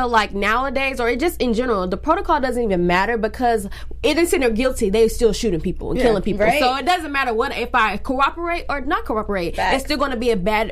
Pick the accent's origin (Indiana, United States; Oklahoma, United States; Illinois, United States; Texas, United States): Texas, United States; Dallas; I'm actually from Dallas, Texas. So this hit home for me